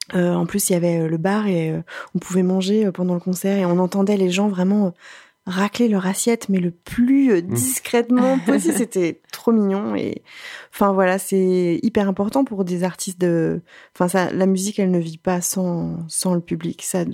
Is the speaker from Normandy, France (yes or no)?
yes; Le Havre, Normandy, France; Il y avait un morceau à l'époque qu'on jouait qui rendait hommage à ma ville, Le Havre, dont je suis normande au départ.